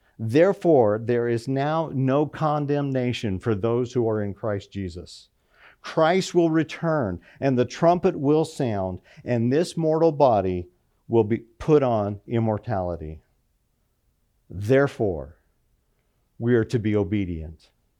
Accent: Colorado, United States; I remember when I was young, I grew up in Colorado

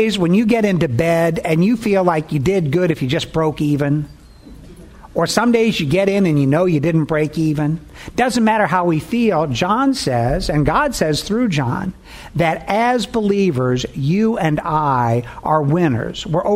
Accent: Chicago, Illinois, United States; You know, Paul and I come from the Chicago area.

